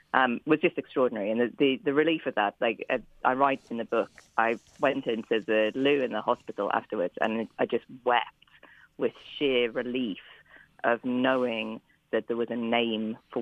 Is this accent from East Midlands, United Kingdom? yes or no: yes; Nottingham, East Midlands, United Kingdom; So I grew up in Nottingham, which everybody knows mostly because of Robin Hood and the Sheriff of Nottingham. But it is what people don't know about it is that it is a city built on sandstone